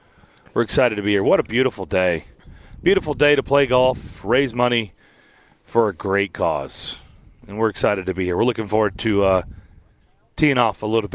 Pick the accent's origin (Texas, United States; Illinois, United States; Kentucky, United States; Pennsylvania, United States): Kentucky, United States; Lexington; also born or lived in Cleveland; now in Tennessee; I grew up in Lexington, Kentucky. Mm-hmm. I lived in Cleveland, Ohio before coming here.